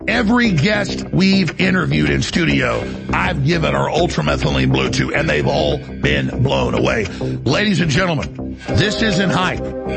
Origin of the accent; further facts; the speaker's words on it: Dallas, Texas, United States; And I grew up in Dallas when it was the most dangerous city in the country off and on.